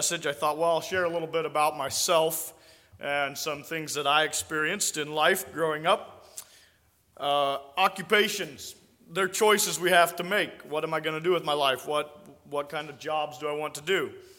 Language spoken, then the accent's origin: English; Nebraska, United States; And so I'm from Nebraska. That's my home state.